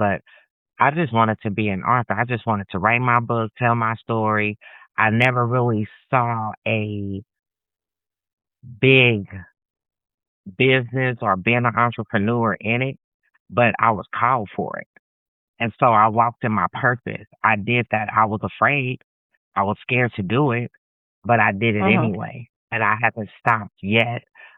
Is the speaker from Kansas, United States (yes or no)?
yes; Kansas, United States; I'm originally from Kansas. I travel a lot, and so I lived in probably almost 25 states of the USA